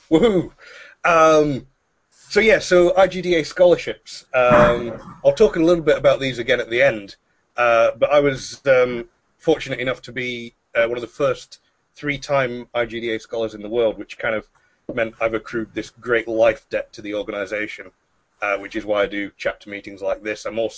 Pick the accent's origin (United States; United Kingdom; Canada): United Kingdom; Glasgow, Scotland; I moved over to Strathclyde, which is close to my hometown. It's back in Glasgow.